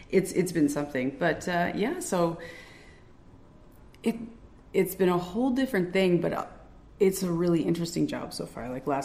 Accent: Point de Bute, New Brunswick, Canada; Like, I grew up in Pointe Butte looking at that field.

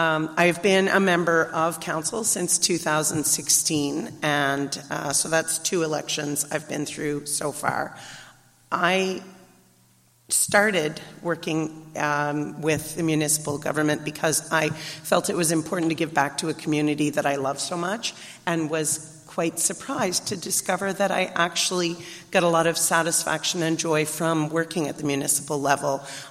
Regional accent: Sackville, New Brunswick, Canada; I was born and raised in Sackville, although I'd like to point out that I happen to be born and raised here

